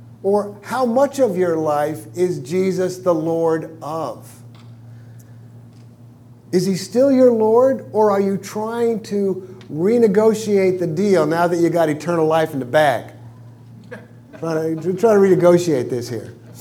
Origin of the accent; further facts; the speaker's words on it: New York City, New York, United States; There was a store where I was growing up in Brooklyn, New York.